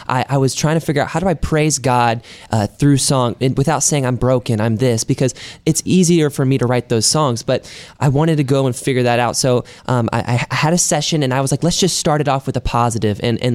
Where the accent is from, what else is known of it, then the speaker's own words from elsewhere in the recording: North Carolina, United States; moved away as an adult; now in Nashville, United States; I'm from North Carolina originally, kind of born and raised there. Grew up on a farm, big farm.